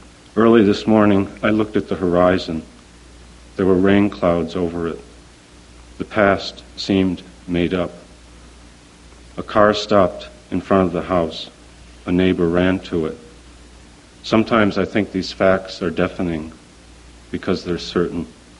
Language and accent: English; Rome, New York, United States; born there; also born or lived in Geneva, New York; No, I was born in Rome, New York, and I went to school in Geneva, New York, and then this place, Paris.